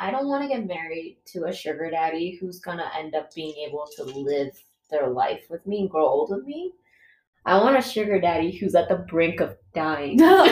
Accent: Utah, United States; But yeah, when I told them, I was like, yeah, I'm from Utah.

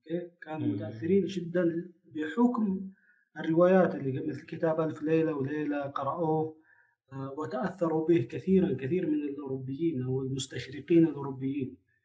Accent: Tanomah, Asir, Saudi Arabia; also born or lived in Abha; من مواليد منطقة أبها، مدينة أبها في جنوب المملكة العربية السعودية. أكملت مرحلة الابتدائي والمتوسطة والثانوية في مدينة تنومة في مدرسة الملك فهد الثانوية هناك

